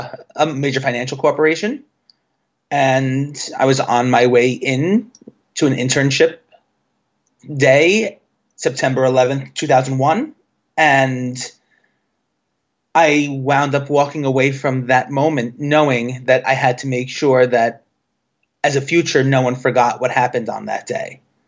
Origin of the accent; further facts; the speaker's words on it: New York City, New York, United States; This is so I'm born and raised in New York City